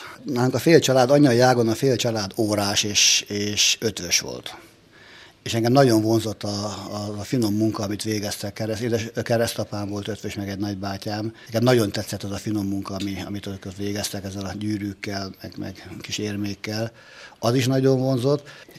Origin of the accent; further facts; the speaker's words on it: Esztergom, Komárom-Esztergom, Hungary; Igen, ott születtem.